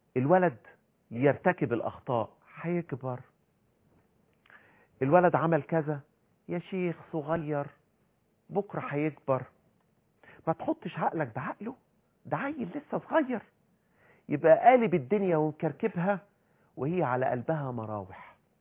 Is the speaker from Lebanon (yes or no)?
no; Upper Egypt, Egypt; إحنا من أهل الصعيد وبالتالي لازم نشد